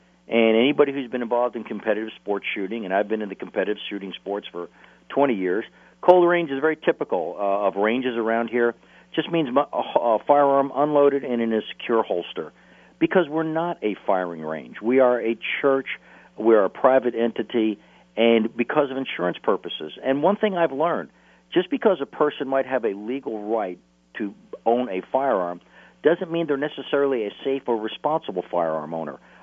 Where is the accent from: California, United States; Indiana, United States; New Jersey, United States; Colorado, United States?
New Jersey, United States; Wait a minute. I'm from New Jersey. I was raised there. I know the mindset